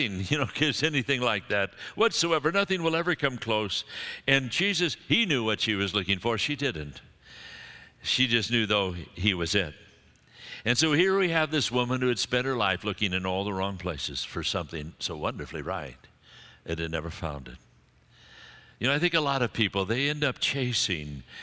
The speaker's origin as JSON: {"language": "English", "region": "Scotland", "country": "United Kingdom", "said": "And I'm a Scotsman."}